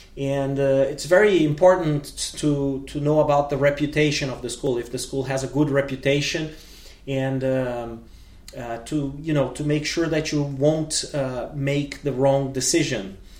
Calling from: Porto Alegre, Rio Grande do Sul, Brazil

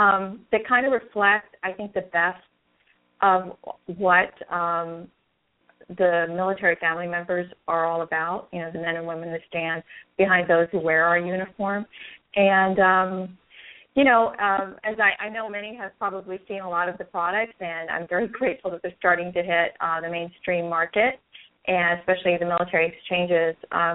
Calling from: Washington, District of Columbia, United States; I'm calling from D.C. area.

